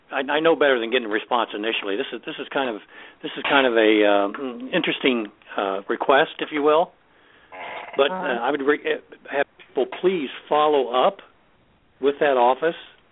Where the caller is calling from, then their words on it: Ohio, United States; from Ohio.